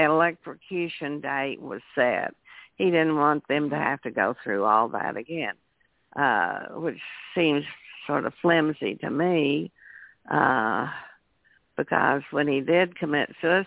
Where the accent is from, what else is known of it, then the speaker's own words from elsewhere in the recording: United States; born there; now I'm from around here, and so, I mean, I was born in Crawford County.